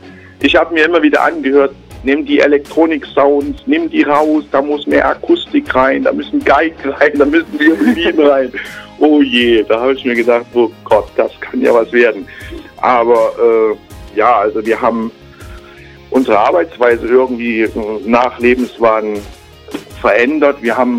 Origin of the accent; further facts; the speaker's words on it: Düren, North Rhine-Westphalia, Germany; Wir kommen aus Düren, eine Stadt zwischen Köln und Aachen.